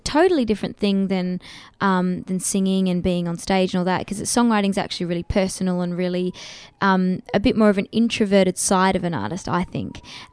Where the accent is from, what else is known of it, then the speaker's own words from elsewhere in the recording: Australia; And I know as an Australian artist, it is hard.